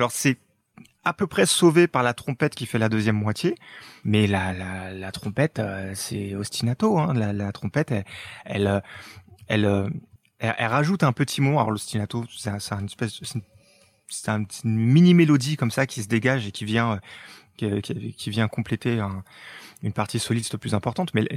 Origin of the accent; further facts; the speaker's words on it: France; donc chez nous en France